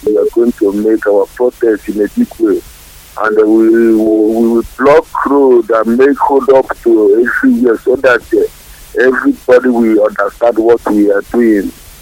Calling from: Anambra, Nigeria; I'm calling from Bosi, Anambra, Dafala.

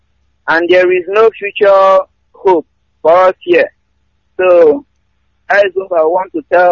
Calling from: Adamawa, Nigeria; I'm calling from Nigeria.

